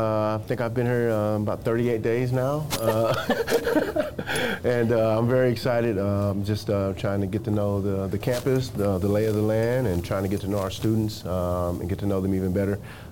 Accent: Arkansas, United States; So I came over from Arkansas on a basketball scholarship to play for Coach Eddie Sutton.

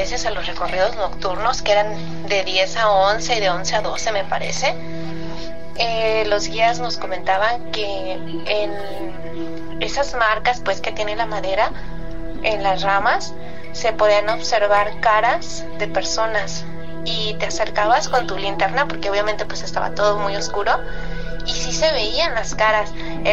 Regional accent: Guadalajara, Jalisco, Mexico; Yo soy de Guadalajara.

